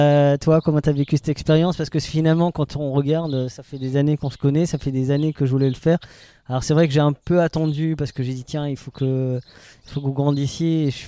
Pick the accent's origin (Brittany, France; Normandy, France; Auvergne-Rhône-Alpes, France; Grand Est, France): Grand Est, France; parce qu'on est alsacien